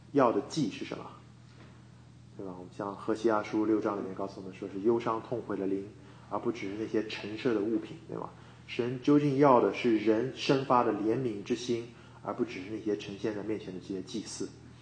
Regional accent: Shanghai, China; 我小时候在上海长大，

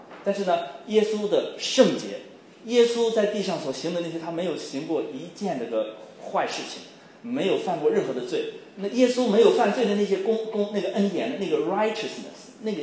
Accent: Xi'an, Shaanxi, China; moved away; 我们今天我去年回中国的时候西安那个地方，我老家人他们现在说老家现在夏天的天气叫桑拿天气。

